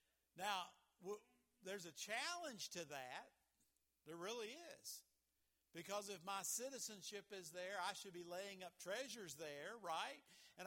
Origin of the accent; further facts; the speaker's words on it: West Virginia, United States; it doesn't take very long when they talk to me to figure out I'm from West Virginia and I'm proud of it. I'm thankful to God for all of that I'm an American, that I'm a West Virginian.